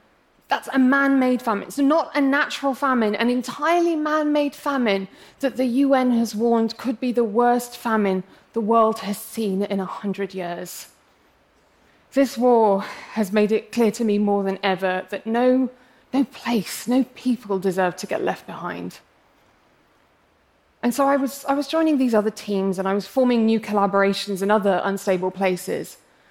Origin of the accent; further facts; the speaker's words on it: England, United Kingdom; But on the inside, I'm really English, so everybody irritates me. It's true. And the thing is, my family are Arab from Yemen.